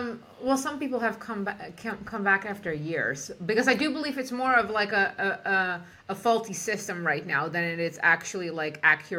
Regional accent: Czechia; English is a second language; moved away; also born or lived in Netherlands / Belgium / United Kingdom; so I'm from East Europe, born in East Europe, Czech Republic, lived in the Netherlands, lived in Belgium, lived in the UK, lived in several countries, traveled the world, speak 9 languages.

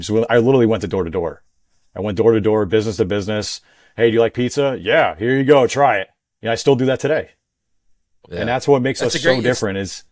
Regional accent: New York, United States; now in Tampa, United States; No. We're from New York. So we brought that hustle down here, you know?

